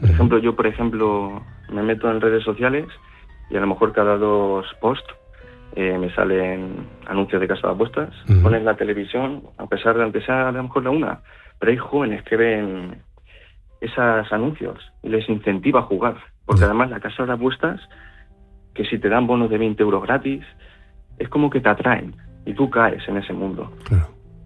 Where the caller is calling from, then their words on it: Almagro, Castilla-La Mancha, Spain; también de Almagro.